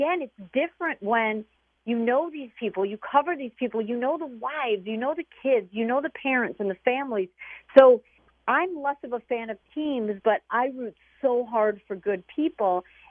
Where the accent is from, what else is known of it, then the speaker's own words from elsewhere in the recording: Chicago, Illinois, United States; I got a lot of people who responded to me really upset that I brought up that I was from Chicago, thinking that I had a bias.